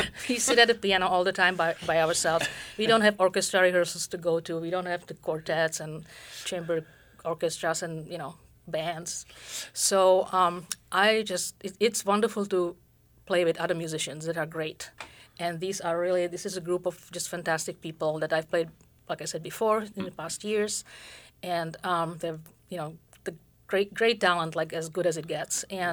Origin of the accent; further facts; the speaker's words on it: Prague, Czechia; now in Fairbanks, United States; I was born and raised in Prague. My mother is Czech, but my father is actually Indian Burmese